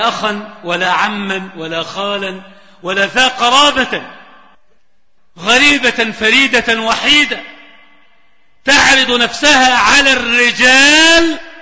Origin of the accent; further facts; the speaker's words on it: Egypt; لكن عندنا في مصر انفصل الصغار عن الكبار